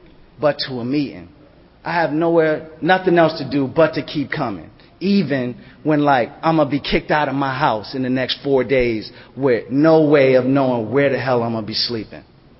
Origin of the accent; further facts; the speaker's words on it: Boston, Massachusetts, United States; now in Woodbridge, United States; I'm settled in Northern Virginia. I'd never even heard of Woodbridge, Virginia. You know, I'm from Boston, man.